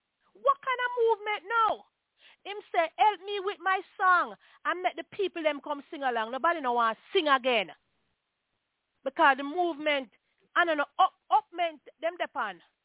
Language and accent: English; Jamaica; Because if I had somebody back then to give me something when I was growing up in Jamaica, I'm poor.